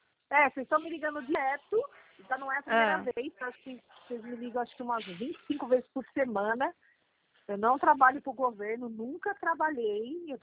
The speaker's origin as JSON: {"language": "Portuguese", "region": "São Paulo", "country": "Brazil", "said": "eu sou de São Paulo, mas não trabalho no governo, não."}